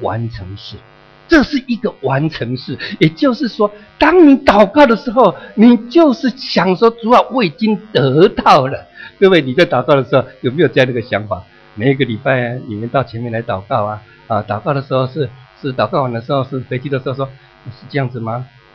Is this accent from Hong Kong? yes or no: no; Taiwan; now in Auckland, New Zealand; 我记得在4年前的时候，我回到我的家乡，回到台湾，去看到我老迈的妈妈，那时候她已经93岁了